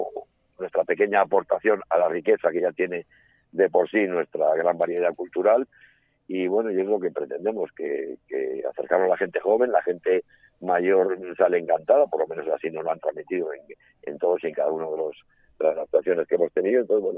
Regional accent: Extremadura, Spain; a nosotros nos buscan por ser lo que somos, por ser extremeños

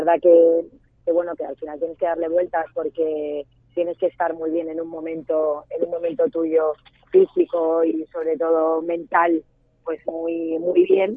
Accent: Barcelona, Catalonia, Spain; yo soy de Barcelona, mi familia es toda extremeña y en casa pues se ha vivido mucho Extremadura, la verdad. O sea, pese a que yo soy catalana

